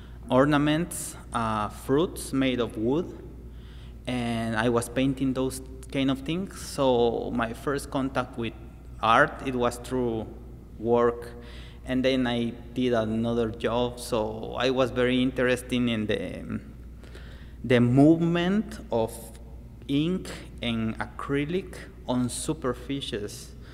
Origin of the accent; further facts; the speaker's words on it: Jocotenango, Sacatepéquez, Guatemala; I grew up in Jocotenango, which is a small like town outside Antigua Guatemala, which is one of the first and main cities in Central America.